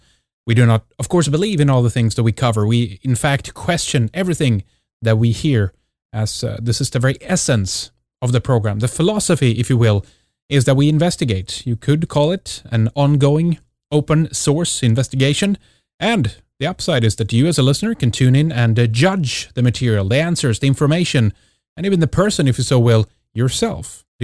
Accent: Sweden; me everyone … from Sweden.

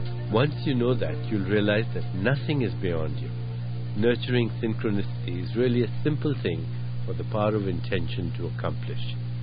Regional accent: India; When I was growing up in India, we had a neighbor who had a chicken farm.

